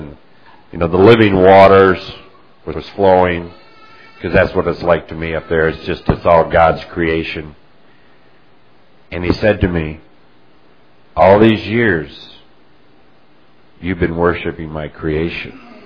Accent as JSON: {"language": "English", "town": "Ralston", "country": "United States", "said": "I'm originally from Ralston, which is the town."}